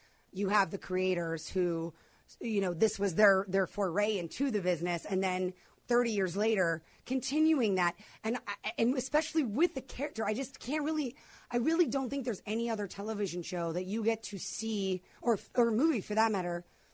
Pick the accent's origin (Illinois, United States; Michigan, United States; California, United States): Illinois, United States; Chicago; accent: Chicago; Come back to Chicago. My accent comes out.